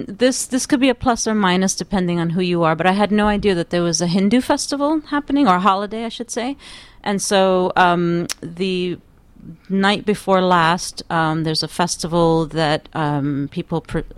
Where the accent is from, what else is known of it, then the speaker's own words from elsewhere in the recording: Bronx, New York, United States; Born and raised in the Bronx, New York.